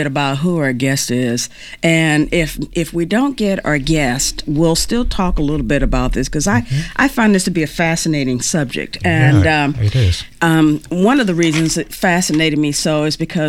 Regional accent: St. Louis, Missouri, United States; I grew up in St. Louis, and my brothers and I would go out on our adventures, or exploring, as we would call it.

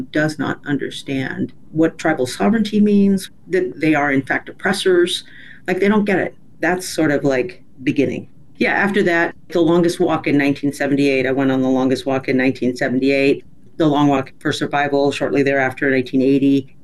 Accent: Oregon, United States; I was born and raised here in Oregon for the most part

